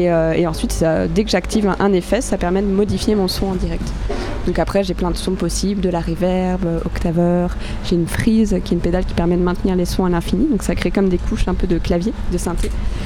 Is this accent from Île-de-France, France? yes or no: no; Château-Thierry, Hauts-de-France, France; now in Nantes, France; je ne suis pas originaire de l'Ouest, je suis nantaise d'adoption. Moi, j'ai commencé la musique dans une petite ville qui s'appelle Château-Thierry, dans l'Aisne, donc c'est en Picardie, c'est assez loin d'ici.